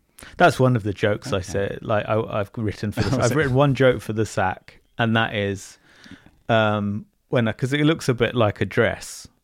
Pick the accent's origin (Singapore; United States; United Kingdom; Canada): United Kingdom; Bournemouth, South West England; I'm from Bournemouth. It's a reputation for lots of old people, which is true.